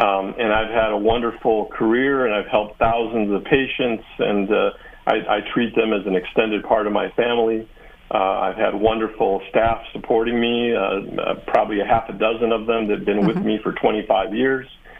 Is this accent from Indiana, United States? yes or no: yes; Crown Point, Indiana, United States; And The rest is history, growing up in Crown Point, Indiana.